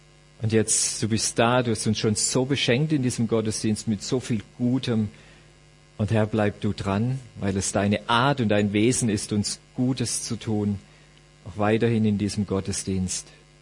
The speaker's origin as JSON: {"language": "German", "region": "Southern Germany", "country": "Germany", "said": "also ihr merkt, ich komme aus Süddeutschland, kann ich nicht verbergen"}